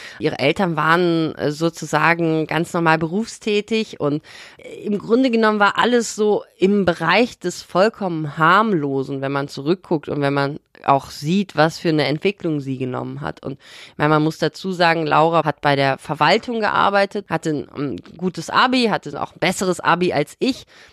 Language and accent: German; Bonn, North Rhine-Westphalia, Germany; Und der Kontext, wo wir groß geworden sind in Bonn